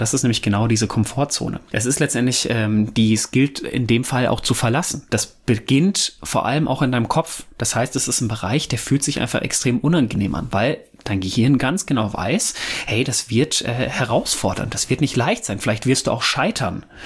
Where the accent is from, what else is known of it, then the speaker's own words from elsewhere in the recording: North Rhine-Westphalia, Germany; Ich komme ja ursprünglich aus dem Pott